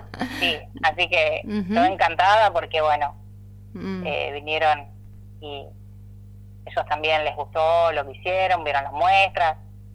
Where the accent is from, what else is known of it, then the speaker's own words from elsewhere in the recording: Carcarañá, Santa Fe, Argentina; Sí, yo soy de Carcarañá y fui alumna rural.